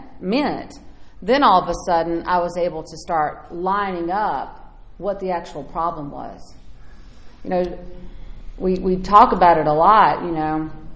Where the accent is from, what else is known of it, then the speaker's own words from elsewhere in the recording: Georgia, United States; See, I grew up in South Georgia, y'all, and I always say it was Jesus and sweet tea, right?